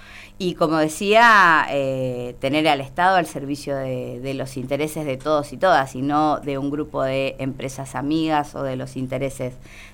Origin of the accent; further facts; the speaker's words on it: Neuquén, Argentina; No soy yo la neuquina capitalina del proyecto político del Frente Grande.